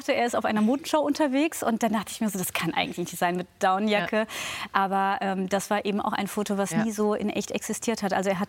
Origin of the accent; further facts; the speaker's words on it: Germany; Wir sind ja natürlich in Deutschland aufgewachsen. Deswegen würde ich sagen, dass ich eben sehr viel von der deutschen Lebensweise, europäischen mitbekommen habe. Und trotzdem war das Türkische immer ein Teil davon.